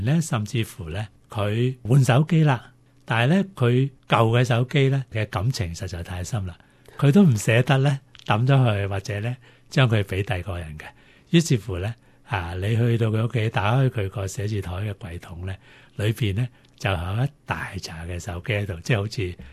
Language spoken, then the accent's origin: Cantonese; China; 我哋中国人咧，其实就好讲究中庸之道嘅吓